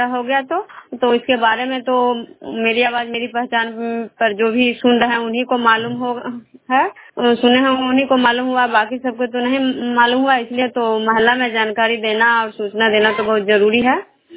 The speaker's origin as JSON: {"language": "Hindi", "town": "Vishnupur", "region": "Bihar", "country": "India", "said": "मैं विष्णुपुर ग्राम खुदरा पंचायत नालंदा जिला नंगनौसा प्रखंड के निवासी हूँ।"}